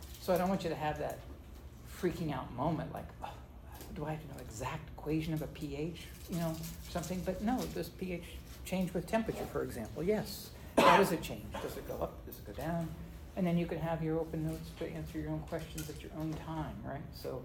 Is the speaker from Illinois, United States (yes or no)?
no; Texas, United States; in West Texas, we had cold days that were really freezing because I grew up in West Texas.